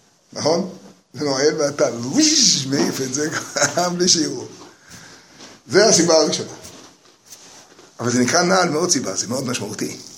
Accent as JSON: {"language": "Hebrew", "town": "Jerusalem", "region": "Jerusalem District", "country": "Israel", "tie": "born or raised there", "said": "אני גדלתי, השם יעזור, ברחביה. נכון"}